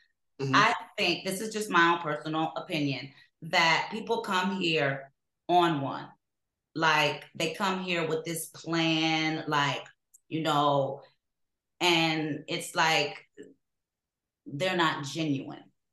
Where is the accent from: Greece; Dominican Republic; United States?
United States; Cleveland, Ohio; I'm from Cleveland. We've established that.